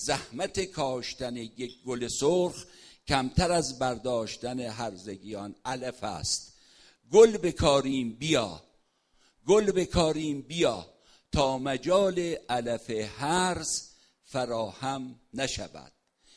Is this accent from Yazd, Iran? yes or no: yes; Yazd, Iran; تو ایران، منم یزدیم و داریم با هم صحبت میکنیم